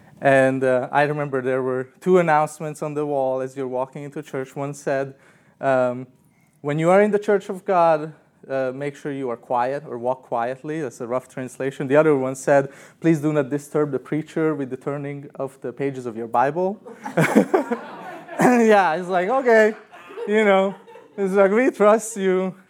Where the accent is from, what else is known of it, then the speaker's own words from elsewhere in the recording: Hungary; English is a second language; moved away; So I grew up in Hungary. I think most of you know that. That's a small, small country in Eastern Europe.